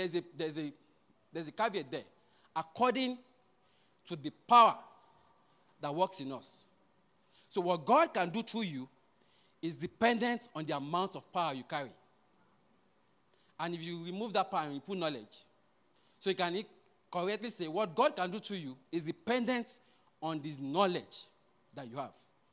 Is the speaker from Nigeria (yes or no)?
yes; Nigeria; You know, I grew up in Nigeria.